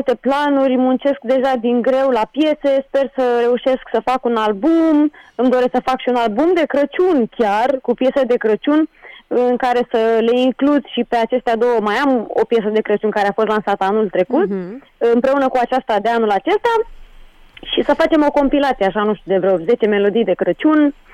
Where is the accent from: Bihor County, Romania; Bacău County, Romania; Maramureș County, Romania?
Bacău County, Romania; Moinești; Eu sunt din Moinești, din județul Bacău și acolo De obicei se întâmplă magia.